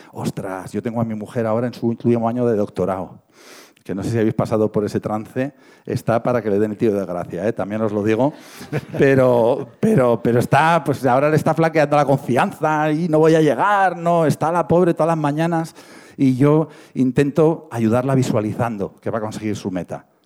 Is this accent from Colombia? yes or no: no; Bilbao, Basque Country, Spain; Es muy de Bilbao, yo soy de Bilbao, y es un lema muy de bilbaíno.